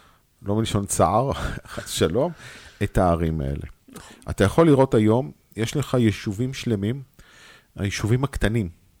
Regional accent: Ra'anana, Central District, Israel; also born or lived in Kfar Saba; אני כפר סבאי, אני באתי מרעננה במקור

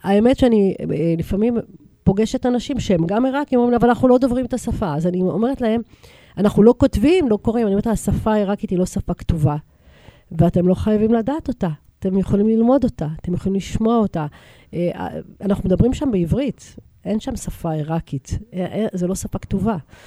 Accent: Or Yehuda, Tel Aviv District, Israel; born there; אור יהודה, מקום, זה המקום שלי, מקום הולדתי.

